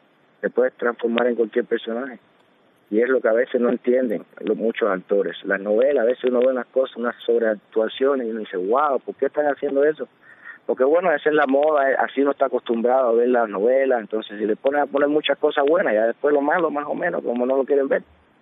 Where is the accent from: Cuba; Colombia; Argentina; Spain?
Cuba; a mí, que soy cubano, nadie me lo quita.